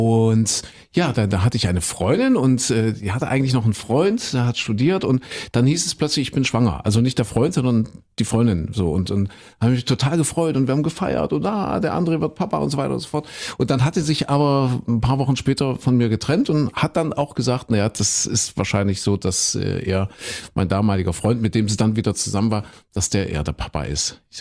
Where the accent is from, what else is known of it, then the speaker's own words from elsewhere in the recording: East Germany, Germany; ich bin ja ein Kind der DDR, Christine auch